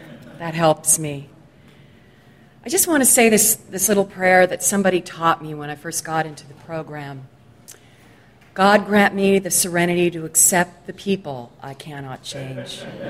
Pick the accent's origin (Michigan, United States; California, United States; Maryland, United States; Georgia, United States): California, United States; Sherman Oaks; also born or lived in Los Angeles; And I grew up in the San Fernando Valley. I grew up in Sherman Oaks to a really loving, inconsistent family.